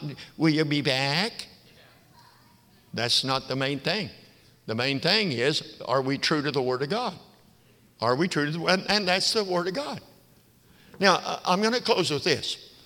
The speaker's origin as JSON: {"language": "English", "town": "Perry", "region": "Oklahoma", "country": "United States", "tie": "born or raised there", "said": "I was raised in Perry, Oklahoma, town 5,000."}